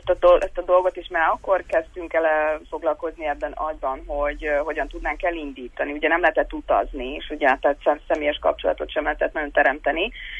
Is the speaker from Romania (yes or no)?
yes; Transylvania, Romania; mint erdélyi erdélyszármazású is